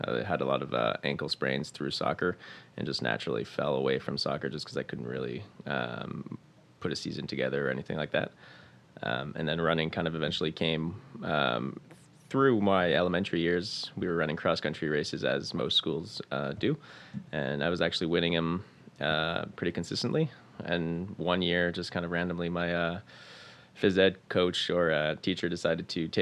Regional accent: Borden, Ontario, Canada; Yeah, so I actually grew up in Ontario in a small military town, just outside of Barrie, a little town called Borden.

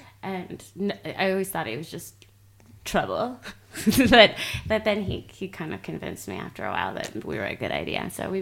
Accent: Canada; now in Los Angeles, United States; No, I was raised in Canada.

